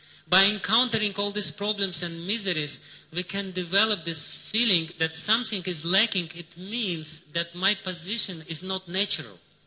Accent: Russia; I know it because I'm coming from Russia. As they say in India, from Russia. So I'm from Russia.

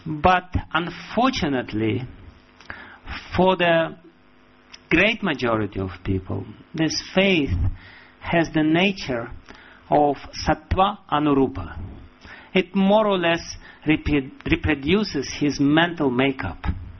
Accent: Russia; And, you know, I'm from Russia, therefore I'm giving some example which is close to my compatriots.

